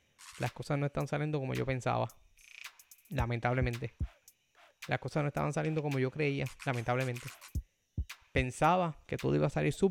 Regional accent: Puerto Rico; Y digo la realidad del país como puertorriqueños, porque vivo en Puerto Rico.

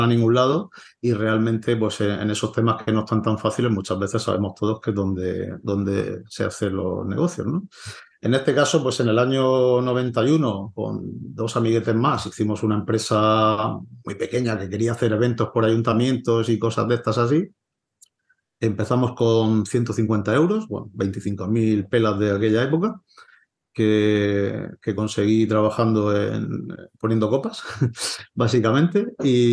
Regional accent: Murcia, Region of Murcia, Spain; nosotros somos de Murcia

